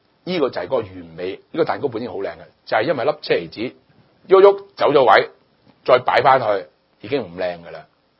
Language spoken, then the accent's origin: Cantonese; China; 就好似我哋中国人。我哋中國人有個拜神嘅觀念